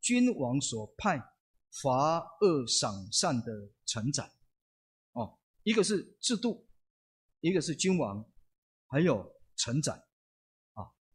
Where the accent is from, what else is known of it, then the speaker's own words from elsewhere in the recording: Taiwan; 那为什么我们台湾人不能够来接受这样的恩典？